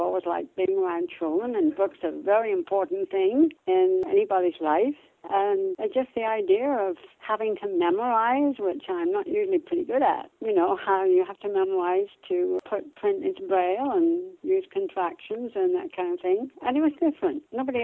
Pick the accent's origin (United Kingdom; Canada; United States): United Kingdom; England; born there; moved away as an adult; Okay, well, I was born in England and came to this country when I was 20 years old.